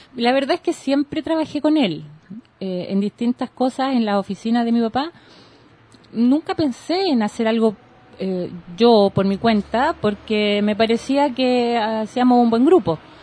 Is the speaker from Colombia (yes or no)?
no; Rancagua, O'Higgins, Chile; mi papá estaba en Santiago, nosotros somos de Rancagua, nací en Rancagua